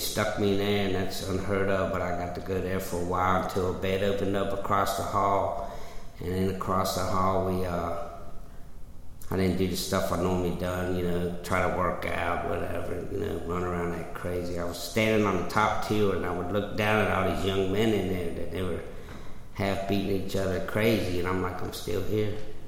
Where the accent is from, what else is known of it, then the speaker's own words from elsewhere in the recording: South Norfolk, Virginia, United States; I grew up in South Norfolk.